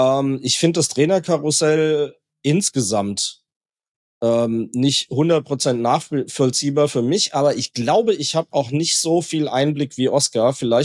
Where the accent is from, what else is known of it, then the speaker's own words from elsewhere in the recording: Frankfurt, Hesse, Germany; Also dass das nicht nahtlos vorbeigeht, kann ich als Frankfurter